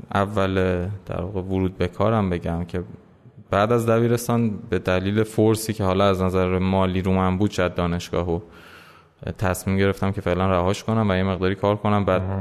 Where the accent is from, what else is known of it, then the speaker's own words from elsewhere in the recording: Tehran, Tehran Province, Iran; قبل از اون البته ایرانی الاصل هستیم. سال 1362 تهران به دنیا اومدم. اکثر اوقات عمرم رو در واقع توی ایران سفری کردم، سفرهایی داشتم ولی میشه گفت در کل من ایران زندگی کردم.